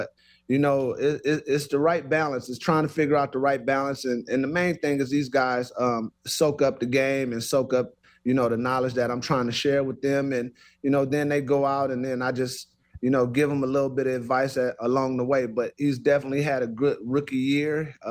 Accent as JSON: {"language": "English", "town": "Los Angeles", "region": "California", "country": "United States", "tie": "born or raised there", "said": "growing up in Los Angeles, you know, Showtime, Los Angeles Lakers, they shared the ball."}